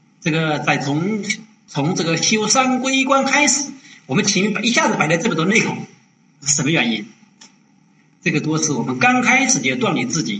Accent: Wenzhou, Zhejiang, China; accent: Wenzhou; 我们温州话所讲的是崩了亭啊。

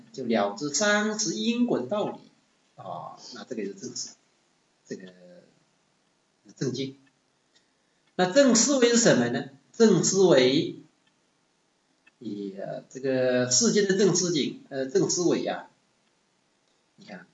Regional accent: China; 然后来到我们中国之后，我们中国人都认为啊

